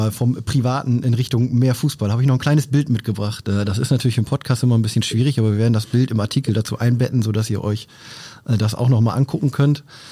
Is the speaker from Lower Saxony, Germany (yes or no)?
yes; Oldenburg, Lower Saxony, Germany; ich bin Oldenburger